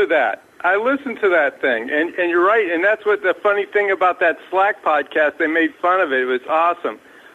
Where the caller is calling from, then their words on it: Cocoa Beach, Florida, United States; I'm from Cocoa Beach, and I'm standing on my balcony looking at the ocean